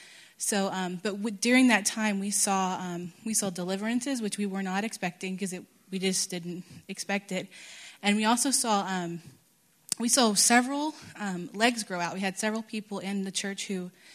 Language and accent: English; Texas, United States; I'm from Texas, and I go to the Global School of Supernatural Ministry as well